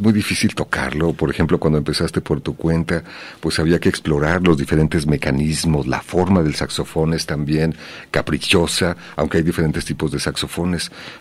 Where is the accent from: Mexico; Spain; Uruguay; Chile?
Mexico; Arandas, Jalisco; somos de por allá, yo soy de Arandas, también de Los Altos.